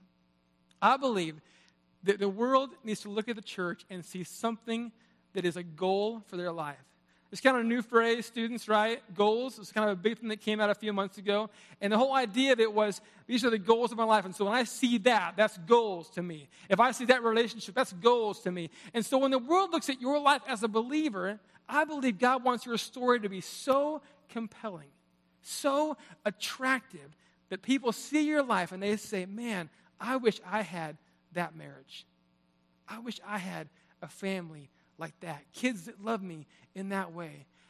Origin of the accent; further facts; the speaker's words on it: Oregon, United States; So many of you know that I grew up in the Northwest in a small town in Oregon, and I love Oregon